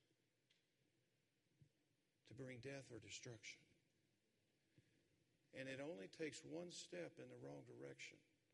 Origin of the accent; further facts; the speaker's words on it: Kentucky, United States; also born or lived in Arizona; Well, most of you know I'm from Kentucky.